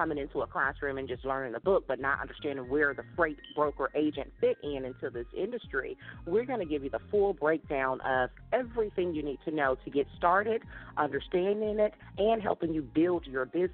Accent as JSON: {"language": "English", "region": "Florida", "country": "United States", "said": "And the two states was Florida, which is I'm from Florida, and Louisiana."}